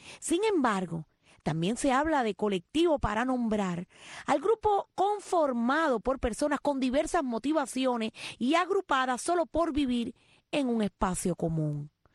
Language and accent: Spanish; Cuba; para demostrarle al mundo de lo que somos capaces los cubanos en estos momentos de falta de materia prima.